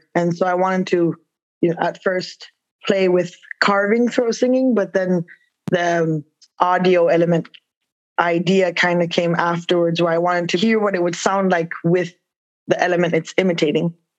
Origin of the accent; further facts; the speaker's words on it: Kuujjuaq, Quebec, Canada; now in Montreal, Canada; I'm originally from Kujuak, Quebec, Nunavik, but I've been living in Montreal for 10 years and I'm a multidisciplinary artist.